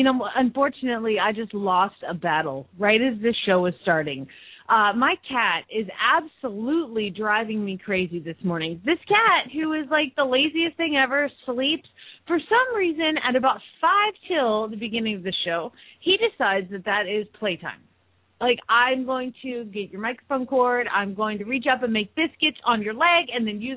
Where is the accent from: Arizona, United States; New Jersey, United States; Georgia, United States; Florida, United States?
Arizona, United States; Phoenix; from Phoenix, Arizona